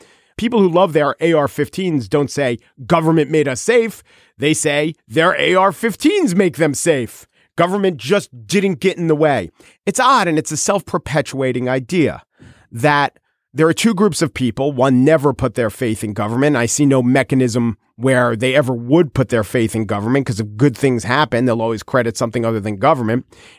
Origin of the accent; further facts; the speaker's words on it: New York City, New York, United States; Would I, as a New Yorker, really feel the safety of my city, which is true, and it is progress.